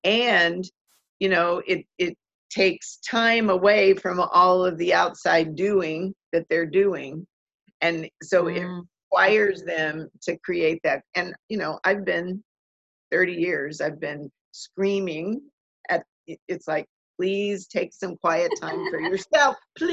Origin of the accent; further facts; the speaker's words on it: United States; I'm from the States and I do live in at the edge of the woods as well.